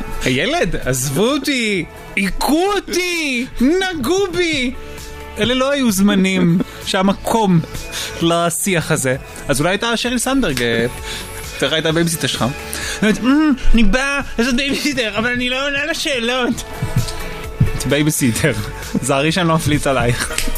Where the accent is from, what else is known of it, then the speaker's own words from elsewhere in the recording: Hod HaSharon, Central District, Israel; כשאני גדלתי בהוד השרון, שזה היה, אני חושב, עד גיל... 9-10